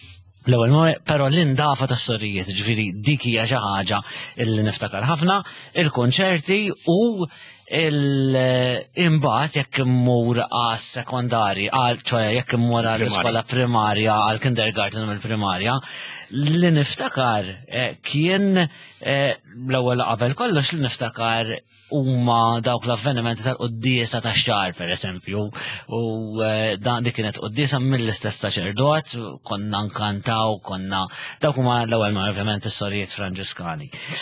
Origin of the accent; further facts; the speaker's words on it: Rabat, Western Region, Malta; Jiena mir-Rabat. La … mir-Rabat, ekku m'hemmx għażla